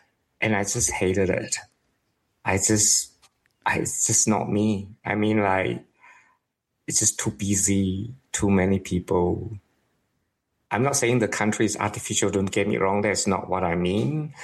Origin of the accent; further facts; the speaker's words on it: Malaysia; moved away as an adult; also born or lived in Singapore; now in New Zealand; I was born in Singapore and lived in Malaysia most of my life until I was 28. I came to New Zealand as an international student and now citizen of New Zealand.